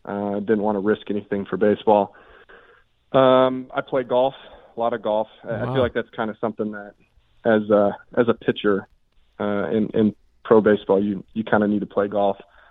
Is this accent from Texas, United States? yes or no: no; Reno, Nevada, United States; Been around a lot. But I was born and raised in Reno, Nevada. I was the oldest of three.